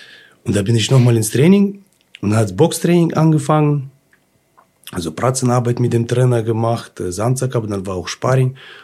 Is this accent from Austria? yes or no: no; Kazakhstan; now in Germany; weil ich komme aus Kasachstan. Wir sind aus einem Dorf.